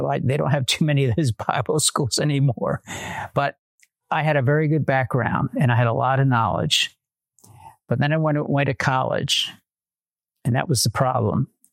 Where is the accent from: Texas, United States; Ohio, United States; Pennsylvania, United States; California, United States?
Pennsylvania, United States; also born or lived in Chester; I was born in Chester, Pennsylvania. Patty was born in Westchester. We met in Tennessee, which is unusual and wild. But I grew up in the very southeast corner of Pennsylvania, 17 miles from Philadelphia, to a wonderful family.